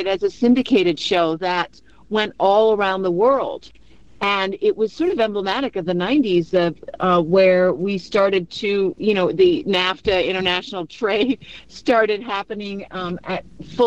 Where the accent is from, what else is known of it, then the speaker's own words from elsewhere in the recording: Cornwall, Connecticut, United States; I'm from Connecticut, Cornwall.